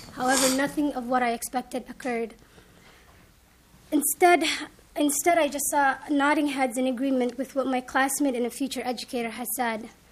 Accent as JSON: {"language": "English", "town": "Rochester", "country": "United States", "tie": "born or raised there", "said": "Growing up in Rochester, I've always been the minority student in most of my classes"}